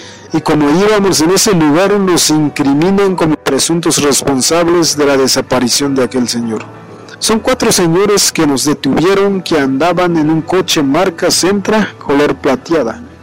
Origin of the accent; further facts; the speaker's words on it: San Juan Chamula, Chiapas, Mexico; Soy originario de Paraje Romerío, municipio de San Juan Chamula.